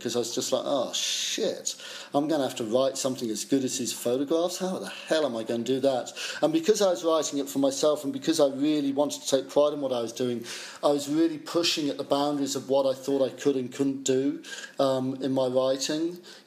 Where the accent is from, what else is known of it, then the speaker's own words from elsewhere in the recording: Chelmsford, East of England, United Kingdom; As a kid, I grew up in Chelmsford, Essex.